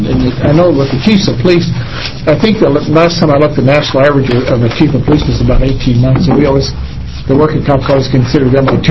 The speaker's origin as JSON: {"language": "English", "country": "United States", "said": "I'm from Washington County, which is pretty populated, but part I'm in is very populated."}